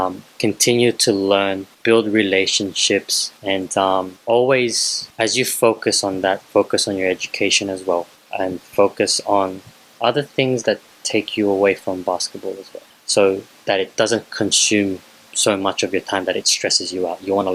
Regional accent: San Simon, Central Luzon, Philippines; Both my parents are Filipino and we're from Pampanga. San Simon Pampanga.

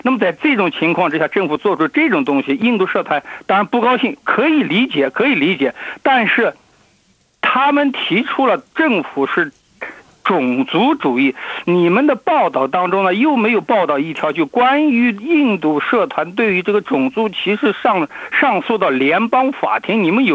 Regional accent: Australia; 说句我们澳大利亚人就算是睁着眼闭着眼

